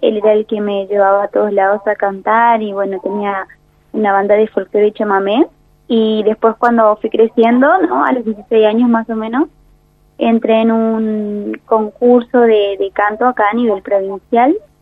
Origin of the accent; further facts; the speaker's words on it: Formosa, Argentina; Sí, yo soy de Formosa Capital.